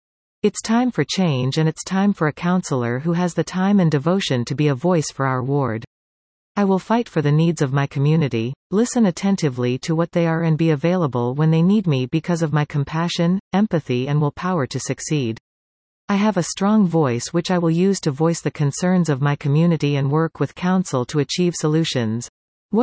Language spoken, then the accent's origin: English; Valley East, Ontario, Canada; I am a resident, business owner, volunteer and community leader in Ward 6. I was born and raised in Valley East and have strong ties to the community.